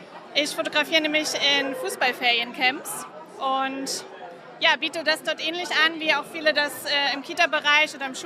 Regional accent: Leipzig, Saxony, Germany; Aus Leipzig komme ich.

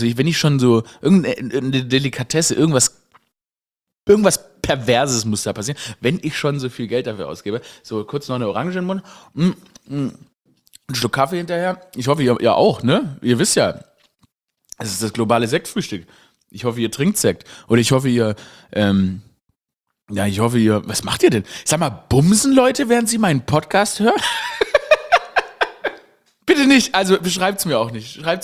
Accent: Baden-Württemberg, Germany; born there; weil ich Schwäbin, Schwabe bin, dass sie, oder gebürtiger Schwabe bin

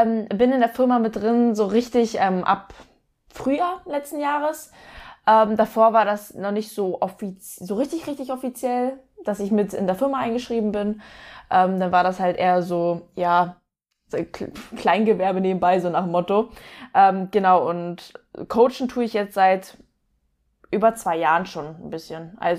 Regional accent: Northern Germany, Germany; now in Stuttgart, Germany; komme ich aus Nähe Stuttgart. Ursprünglich aus dem Norden, aus Richtung Hamburg, Lübeck. Bin dann für meinen Freund, den Martin Hahn, runtergezogen

